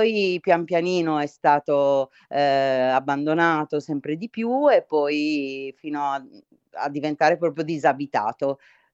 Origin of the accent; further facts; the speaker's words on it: Sardinia, Italy; moved away as an adult; now in United States; Io vivo negli Stati Uniti, quindi sono una sarda, ma emigrata dalla Sardegna tanti anni fa e poi dall'Italia 13 anni fa.